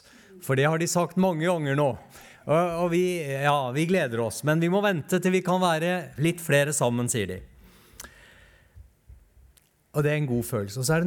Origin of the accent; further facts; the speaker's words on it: Oslo, Norway; og bor nå på Lindeberg, som er en del av Alna bydel. Så om dere ikke var redd fra før for at jeg kommer fra Oslo, så kan jeg nå si at jeg også kommer fra den delen av Oslo som har høyest smittetall.